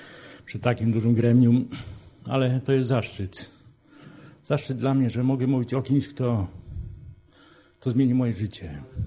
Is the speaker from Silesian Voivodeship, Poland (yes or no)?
no; Szczecin, West Pomeranian Voivodeship, Poland; born there; urodziłem się w Szczecinie.